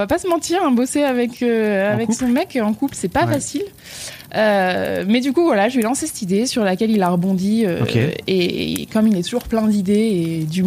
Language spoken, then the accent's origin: French; Lille, Hauts-de-France, France; now in Paris, France; Je suis lilloise, donc comme toi. Et je suis arrivée à Paris.